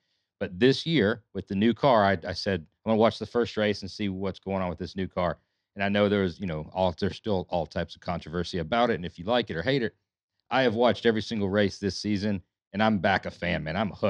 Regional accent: Alabama, United States; I am from Alabama. I, of course, being from the South, grew up a NASCAR fan.

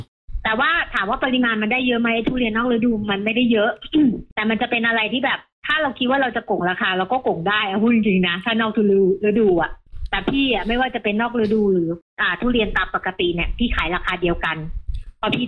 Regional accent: Central Thailand, Thailand; ถ้าเกิดเป็นคนภาคกลางซึ่งพี่เป็นคนภาคกลางมาอยู่ที่นี่พี่จะกินกรอบเน่า

